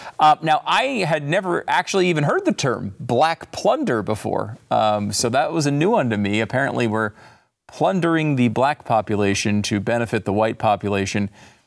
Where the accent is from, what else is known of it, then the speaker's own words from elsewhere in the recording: New England, United States; because I was from New England, and my part of the country didn't have slaves, or so I'd been taught.